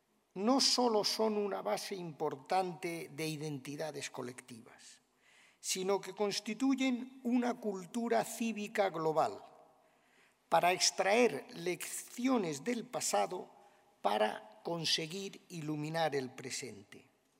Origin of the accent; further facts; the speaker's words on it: Spain; Como españoles judíos, estamos complacidos por el papel de nuestro país en esta alianza.